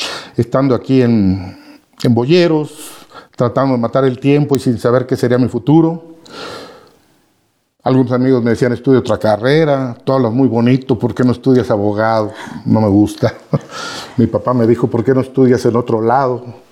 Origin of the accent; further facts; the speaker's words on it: Morelia, Michoacán, Mexico; also born or lived in Chapingo / Zamora; la vida profesional de mi padre nos llevó a la familia a Michoacán desde que yo tenía 3 meses de edad. Ahí crecí en Morelia. Después tuve una breve estancia aquí en Chapingo, 3 años, del 73 al 76.